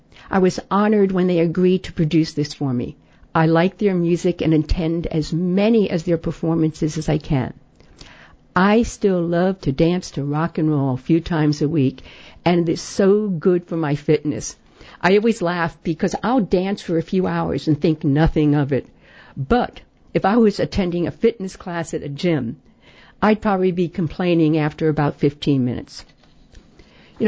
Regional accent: Long Island, New York, United States; I was raised on Long Island, New York, went to 13 years of parochial school

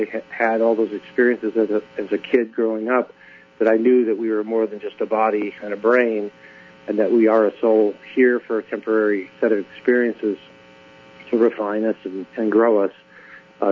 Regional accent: Phoenix, Arizona, United States; And we lived in Scottsdale, Arizona, I'm from Phoenix.

